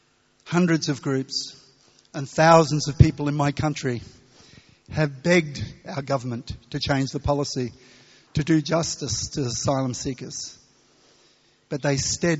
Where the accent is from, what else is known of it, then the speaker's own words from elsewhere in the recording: Australia; and I'm from Australia. And in Australia, we normally greet people by saying g'day.